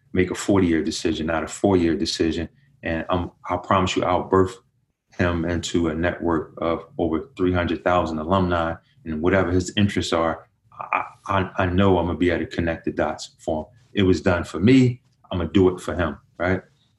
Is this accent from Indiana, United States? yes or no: no; Philadelphia, Pennsylvania, United States; and again, I'm from North Philly.